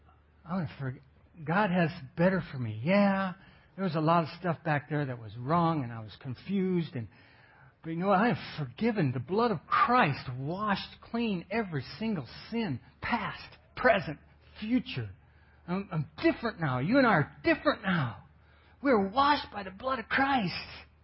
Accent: Iowa, United States; Back in the day, I grew up in Iowa, and the farmers would keep pretty good records of when they planted and what they did

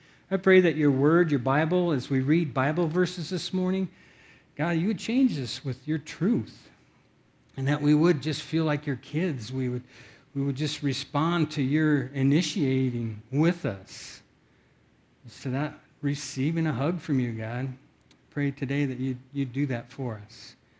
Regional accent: Osage, Iowa, United States; But I remember when I was a little boy, I grew up in Osage, Iowa, and it gets really cold there.

